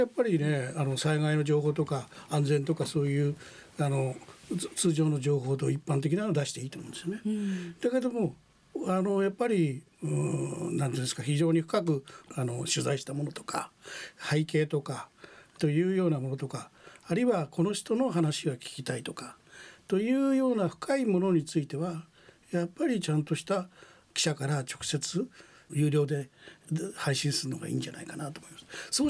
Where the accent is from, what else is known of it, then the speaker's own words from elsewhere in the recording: Kawagoe, Saitama, Japan; それは川越で生まれ育ったやつは全然知ってますね